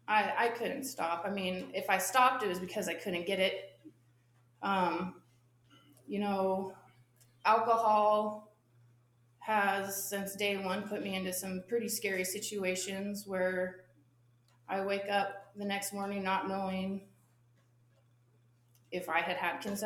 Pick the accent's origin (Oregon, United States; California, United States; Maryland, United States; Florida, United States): Oregon, United States; Portland; born there; I was born in Portland, Oregon.